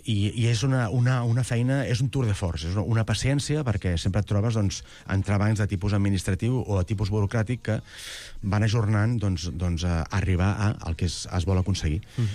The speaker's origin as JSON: {"language": "Catalan", "town": "Barcelona", "region": "Catalonia", "country": "Spain", "tie": "born or raised there", "said": "Jo soc d'un barri que no està francs, tu ets de Gràcia, i soc d'Hostafrancs, i jo de petit, vamos, o sigui, els veïns de la porta de costat de casa eren gitanos"}